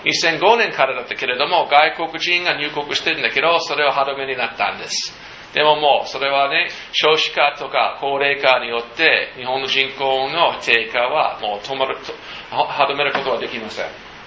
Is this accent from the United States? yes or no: yes; United States; 僕はアメリカです。アメリカ出身です。